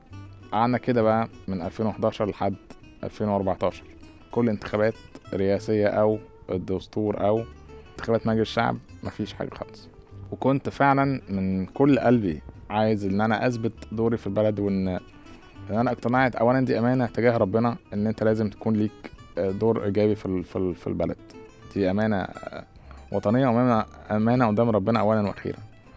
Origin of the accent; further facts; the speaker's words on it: Egypt; وأنا مصري قوي قوي قوي وبحب بلدي جدا ومصري حتى النخاع.